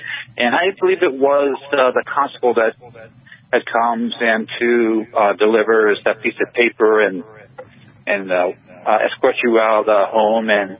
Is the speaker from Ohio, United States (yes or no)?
yes; Cleveland, Ohio, United States; I'm an Ohio native. I grew up in Cleveland, around the Cleveland area.